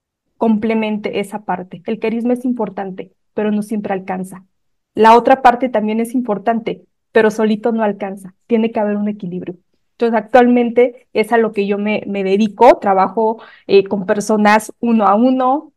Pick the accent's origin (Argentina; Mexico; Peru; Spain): Mexico; Como bien mencionas, soy mexicana.